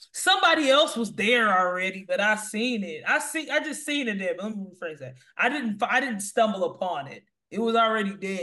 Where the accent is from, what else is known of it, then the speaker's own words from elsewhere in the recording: Houston, Texas, United States; Houston, that's what I said.